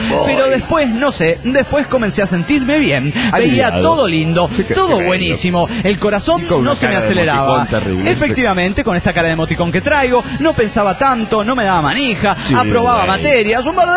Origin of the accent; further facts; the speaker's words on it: Tucumán, Argentina; de Tucumán.